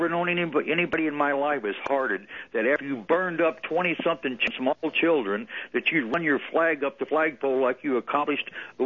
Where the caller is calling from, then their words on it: Corpus Christi, Texas, United States; This, the last few minutes is kind of like old home week, being as I'm calling from Corpus Christi, so everything seems to go right down to Corpus Christi in 20 minutes